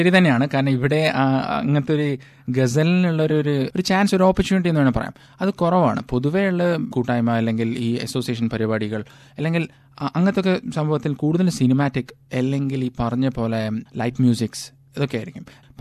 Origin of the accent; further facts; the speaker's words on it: Dubai, United Arab Emirates; ദുബൈയിൽ വെച്ചായിരുന്നു എൻ്റെ ഗസലിൻ്റെ തുടക്കം, കാരണം ഞാൻ ജനിച്ചു വളർന്നൊക്കെ ദുബൈയിൽ വെച്ചായിരുന്നു.